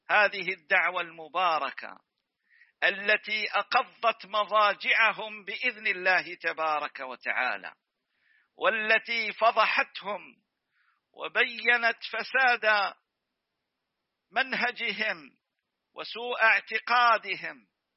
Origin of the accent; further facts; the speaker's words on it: Tunisia; أبنائي وأحبابي وإخواني في بلدي تونس،